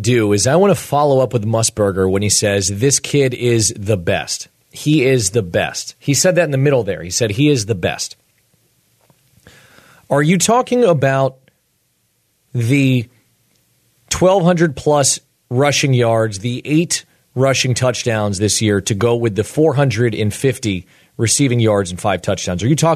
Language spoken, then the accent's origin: English; United States; I very much, as an American, want to live in a country where people get second chances.